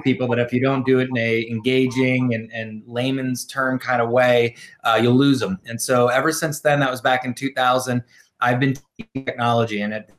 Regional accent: Sarasota, Florida, United States; born there; Let's see, I was born in Sarasota, Florida on January 1st as a wee little bit.

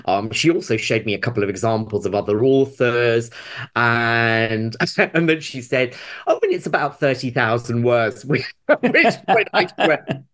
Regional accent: Mombasa, Mombasa County, Kenya; born there; So I was born in Mombasa in Kenya.

